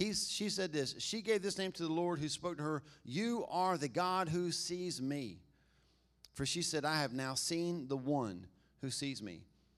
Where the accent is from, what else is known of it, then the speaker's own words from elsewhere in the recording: Albemarle, United States; I'm from here. I mean, I'm from Albemarle. I moved here in the first grade. Does that make me from here? Been here long enough.